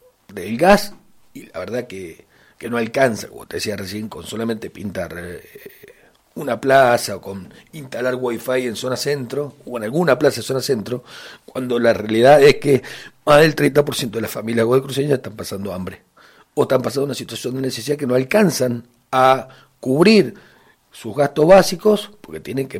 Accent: Carrodilla, Mendoza, Argentina; yo soy un nacido y criado en la zona. Ajá. Porque yo soy nacido y criado en el barrio Bien de Carrodilla. Y después a los 20 años me fui a ver a la casa de mi abuela, que es la calle Beltrán, y he estado entre esa zona siempre viviendo

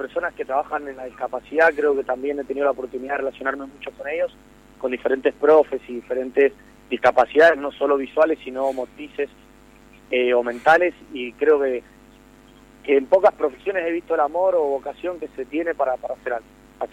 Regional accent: San Martín, Mendoza, Argentina; Yo soy de San Martín, hay una rivalidad muy grande, pero a mí Palmira me acogió como uno más y tengo parte de mi corazón aquí en La Jarilla.

